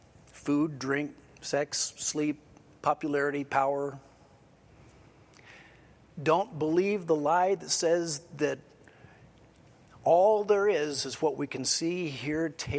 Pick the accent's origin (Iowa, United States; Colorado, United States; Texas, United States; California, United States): Texas, United States; Dallas; born there; I was born to American parents in Dallas, Texas. I am thus an American.